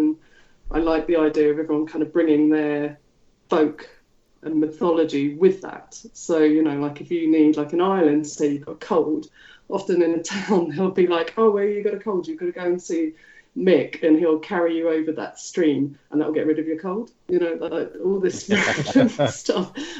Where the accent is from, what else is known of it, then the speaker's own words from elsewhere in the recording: Fulham, London, United Kingdom; and then the pub that I grew up in Fulham, which is this sort of live music pub.